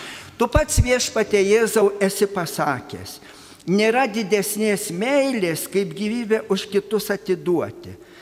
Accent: Aukštaitija, Lithuania; O aš pasakysiu, mes aukštaičiai ypač minime Dievo tarną Alfonsą Lipniūną.

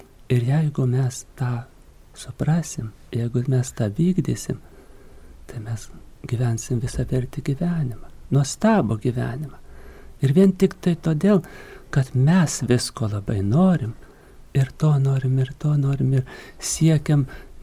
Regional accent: Kaunas, Kaunas County, Lithuania; kadangi aš esu kaunietė, Šančiuose, gimęs ir užaugęs prie Žilojo Nemuno

